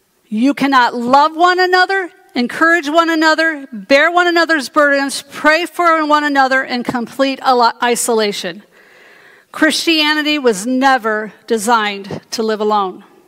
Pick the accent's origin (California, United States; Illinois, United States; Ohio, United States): Illinois, United States; Chicago; I grew up in the Chicago area.